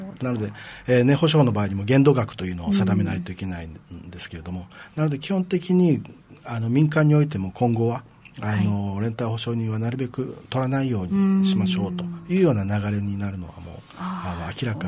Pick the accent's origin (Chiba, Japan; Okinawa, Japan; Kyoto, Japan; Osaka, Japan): Okinawa, Japan; Ishigaki; 私なんて石垣島出身ですけども、